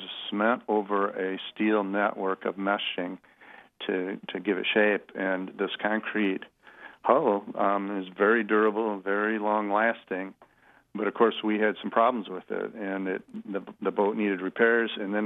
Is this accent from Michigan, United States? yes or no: yes; Michigan, United States; Well, you know, I grew up on Lake Michigan, near the Sleeping Bear Dunes. That's where my mother's family is from several generations, and my father's for two generations before me.